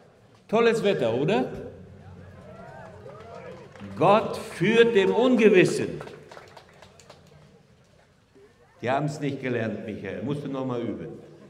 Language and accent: German; Estonia; in einer typisch klassisch deutschen, preußischen Familie aufgewachsen. Nicht nur mussten wir in Estland, wo ich aufgewachsen bin, Deutsch reden, sondern wir mussten auch deutsche Sitten lernen.